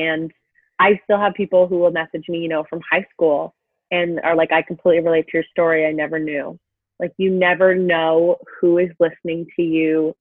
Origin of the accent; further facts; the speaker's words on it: Boulder, Colorado, United States; now in San Diego, United States; I moved from my hometown of Boulder, where I lived for 21 years, to San Francisco. And then a few months later to San Diego, where I am now.